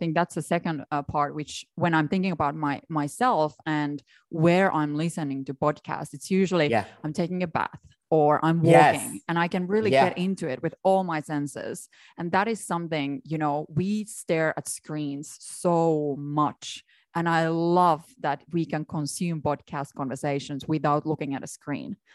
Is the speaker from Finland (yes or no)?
yes; Finland; English is a second language; But yeah, I'm still from Finland, so I can use English in a funny way.